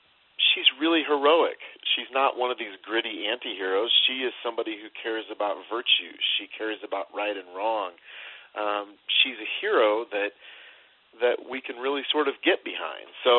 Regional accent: Iowa, United States; I haven't, but I grew up near Des Moines, and I don't ever remember hearing the word squinny.

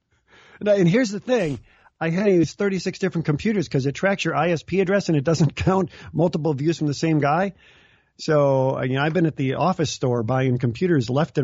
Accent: Chicago, Illinois, United States; I grew up in the Chicago area.

